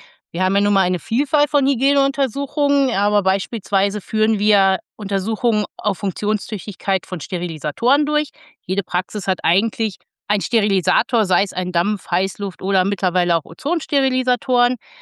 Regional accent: Lengede, Lower Saxony, Germany; also born or lived in Wolfenbüttel; gebürtig komme ich, wie man hören kann, nicht aus Bayern, sondern aus Niedersachsen. Ich bin in der wunderschönen Jägermeisterstadt Wolfenbüttel geboren und bin in einem kleinen Dorf namens Lengede aufgewachsen, welches in den 60er Jahren durch ein Bergwerksunglück zu trauriger Berühmtheit kam.

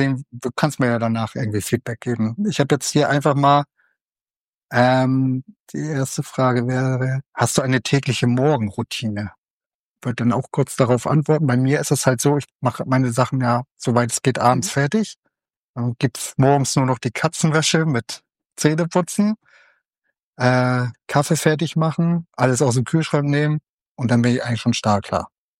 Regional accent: Rendsburg, Schleswig-Holstein, Germany; Ich komme ja aus Rendsburg.

